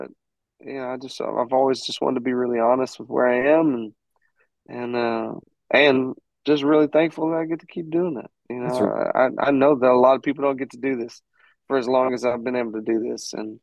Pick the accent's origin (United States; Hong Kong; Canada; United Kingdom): United States; Arkansas; But, you know, I grew up in Southeast Arkansas. Nobody was doing music in Southeast Arkansas.